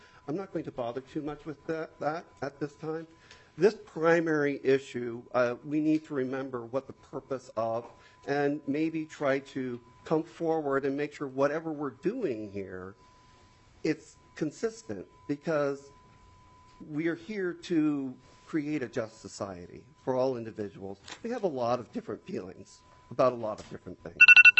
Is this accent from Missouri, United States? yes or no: no; Rochester, Minnesota, United States; I'm from Rochester, Minnesota, and I'm a father of five.